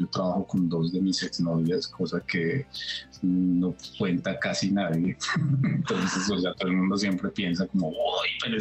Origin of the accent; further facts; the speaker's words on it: Bogotá, Colombia; also born or lived in United States; yo soy bogotano, pues que escuchaba curiosamente... Donde empecé a escuchar mucho más radio fue en Estados Unidos. O sea, yo vivía en Estados Unidos, viví 7 años